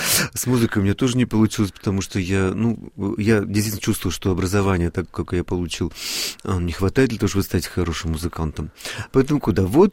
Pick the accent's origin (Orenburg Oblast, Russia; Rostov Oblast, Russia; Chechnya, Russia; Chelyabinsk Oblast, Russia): Chelyabinsk Oblast, Russia; Chelyabinsk; Вот, это в Челябинске, я же из Челябинска, уральский, так сказать, человек.